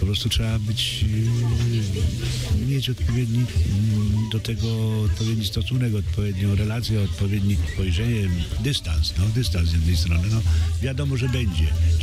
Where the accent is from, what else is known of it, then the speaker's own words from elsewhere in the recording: Silesian Voivodeship, Poland; moved away as an adult; now in Kraków, Poland; jestem urodzony na Śląsku, natomiast jeżeli się tam mieszkało 18 lat, a 50 ponad lat się mieszka w Krakowie, no to już nie wiem, kto jest, kim jestem. Śląskim Krakusem, o, powiedzmy tak.